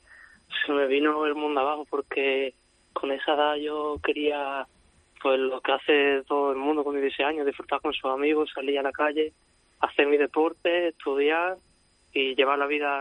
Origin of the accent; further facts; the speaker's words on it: Mérida, Extremadura, Spain; Soy de Mérida, Extremadura.